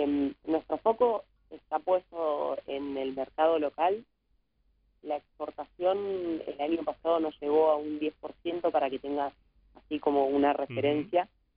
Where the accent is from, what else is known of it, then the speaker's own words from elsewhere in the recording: Buenos Aires, Argentina; now in Mendoza, Argentina; Yo soy de Buenos Aires, pero vivo acá en Mendoza, trabajo en la URB.